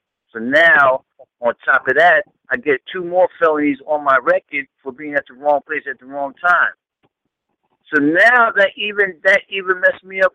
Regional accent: New York, United States; now in Georgia, United States; Now, I'm from New York. I've been in Georgia for the last 6 years.

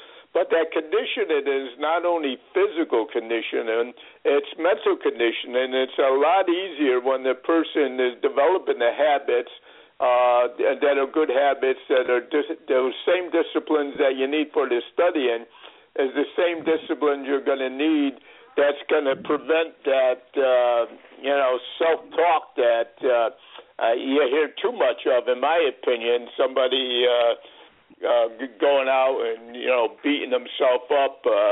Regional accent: Connecticut, United States; I come from Connecticut originally

